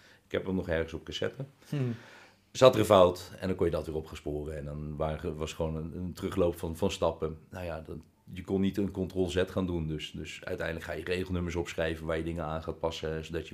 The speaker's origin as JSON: {"language": "Dutch", "town": "Hoogland", "region": "Utrecht", "country": "Netherlands", "said": "Ik ben 43 jaar. Ik kom zelf uit Hoogland. Vader van 2 kids."}